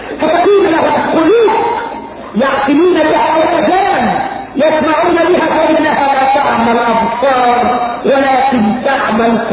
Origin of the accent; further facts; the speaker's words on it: Egypt; إحنا في مصر